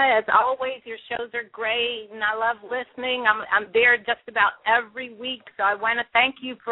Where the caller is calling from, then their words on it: Atlanta, Georgia, United States; I'm calling from Atlanta.